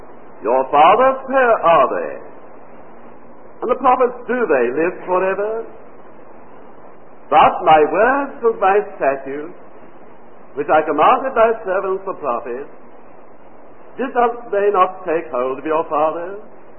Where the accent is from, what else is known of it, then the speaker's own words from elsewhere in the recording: the South, United States; accent: southern; Well, if you don't understand my southern accent, please stop.